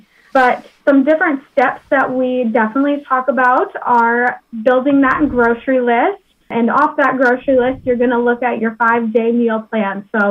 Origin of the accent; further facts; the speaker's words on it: Iowa, United States; I am from Iowa. I'm from Jackson County, so eastern Iowa.